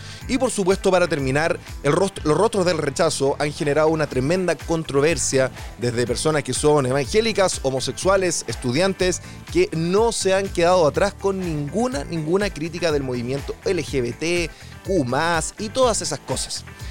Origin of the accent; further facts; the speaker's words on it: Chile; esa arrogancia que mantenemos como chilenos